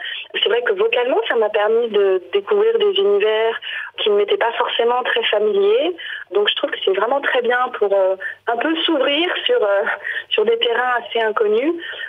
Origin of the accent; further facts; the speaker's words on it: Madagascar; Donc moi je suis malgache et c'est vrai que dans la culture malgache, la musique c'est ce qui rythme en fait l'existence